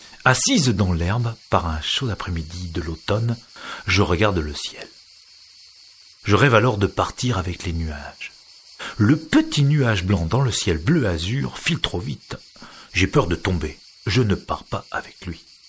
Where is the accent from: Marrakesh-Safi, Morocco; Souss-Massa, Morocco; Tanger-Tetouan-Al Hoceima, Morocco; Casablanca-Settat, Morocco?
Tanger-Tetouan-Al Hoceima, Morocco; Asilah; moved away as an adult; De ma ville natale, je ramène du sable et de l'eau de mer pour me fabriquer un petit Maroc à moi. Chaque fois que j'oublie ma bouteille d'eau de mer et mon petit carton de sable d'Azila, ça me manque beaucoup